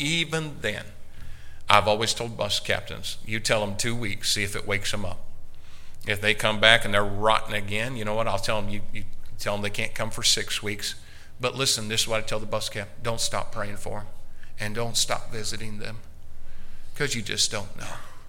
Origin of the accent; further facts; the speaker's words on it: Indiana, United States; And, of course, it was a swish, nothing but net, because I am from Indiana.